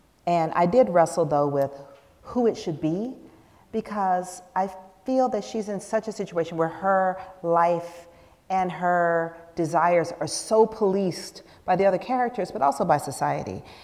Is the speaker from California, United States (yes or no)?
no; Atlanta, Georgia, United States; I grew up in Atlanta, and I wrote my first novel about growing up in Atlanta during the child murders.